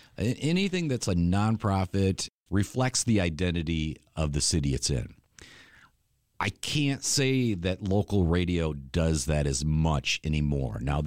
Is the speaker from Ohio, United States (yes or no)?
no; Mason, Michigan, United States; I mean, originally I was a Mason boy, so I grew up in Mason, but Lansing, of course, being so close, I kind of grew to really love Lansing.